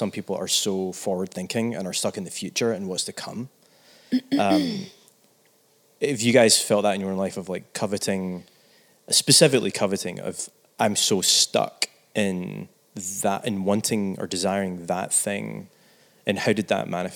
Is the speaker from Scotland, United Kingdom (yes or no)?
yes; Scotland, United Kingdom; Like, I'm from Scotland, she's from the States, my boys have dual citizens.